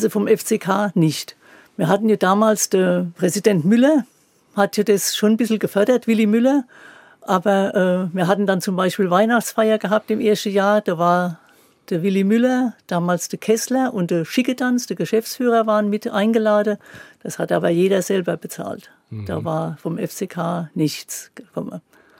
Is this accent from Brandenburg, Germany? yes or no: no; Kaiserslautern, Rhineland-Palatinate, Germany; Ich stamme hier aus dem Ortsteil Erzhütten